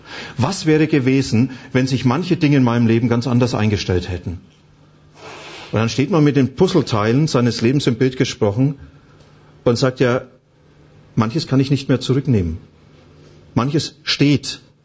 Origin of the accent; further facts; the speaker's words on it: Bavaria, Germany; Jetzt komme ich aber aus Franken. Und dort gibt's kein P und kein B, sondern da gibt's nur B, hartes und weiches B.